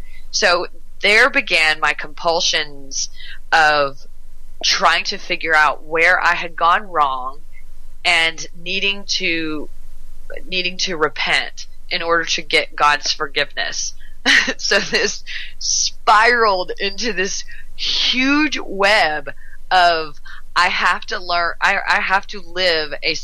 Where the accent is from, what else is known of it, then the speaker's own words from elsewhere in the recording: the South, United States; Now, I mean, I'm from the South. My dad's a minister, so I was saturated in the environment